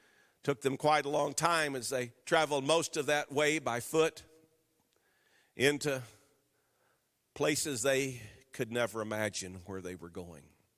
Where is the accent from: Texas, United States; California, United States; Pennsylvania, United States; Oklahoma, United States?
Oklahoma, United States; Jones; I grew up in Jones, Oklahoma. I know you've heard of that. You know, I know you've heard of Jones.